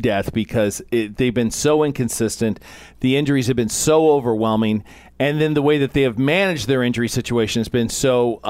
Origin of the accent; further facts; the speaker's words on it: United States; because we live in America. We're American.